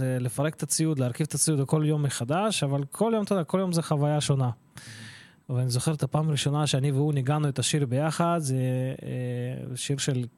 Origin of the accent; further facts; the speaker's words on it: Ukraine; אני נולדתי באוקראינה למשפחה של מוזיקאים